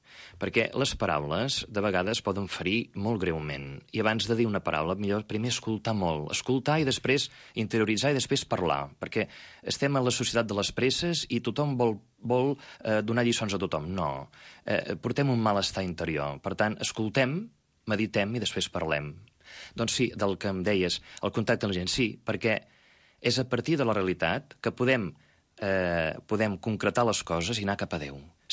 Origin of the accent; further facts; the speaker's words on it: Camallera, Catalonia, Spain; also born or lived in Girona; jo vaig néixer a Girona, però tota la meva vida ja ha transcorregut i ha crescut a Camallera. Perquè la meva família es va establir allí.